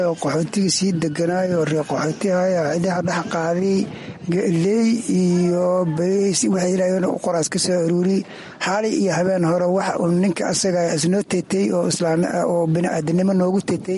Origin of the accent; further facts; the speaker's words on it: Dhobley, Lower Juba, Somalia; born there; Waxaan ku dhashay Dhoobley weli io Kismaayo, weliba meel Dhoobleyso xogto Kismaayo ka sokays.